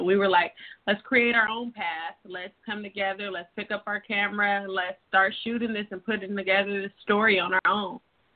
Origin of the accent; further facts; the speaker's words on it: Los Angeles, California, United States; And so we're originally from Los Angeles, so we were like, okay, let's move back to Los Angeles, where our family is, where our village is.